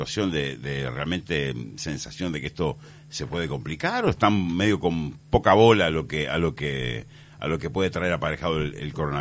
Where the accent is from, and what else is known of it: Uruguay